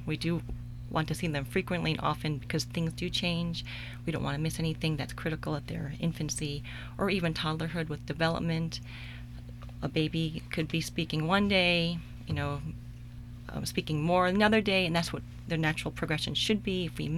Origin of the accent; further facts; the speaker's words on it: New York City, New York, United States; So I'm from New York City and my parents immigrated from South Korea.